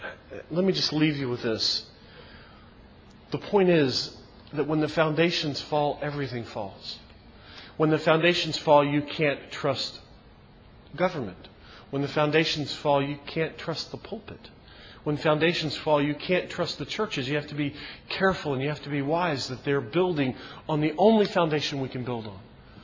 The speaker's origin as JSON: {"language": "English", "town": "Baltimore", "region": "Maryland", "country": "United States", "tie": "born or raised there", "said": "Well, I grew up in Baltimore, and I know what that's like."}